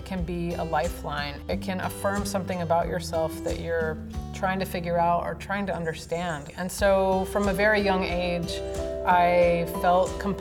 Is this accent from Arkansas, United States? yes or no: yes; Little Rock, Arkansas, United States; I grew up in Little Rock, Arkansas.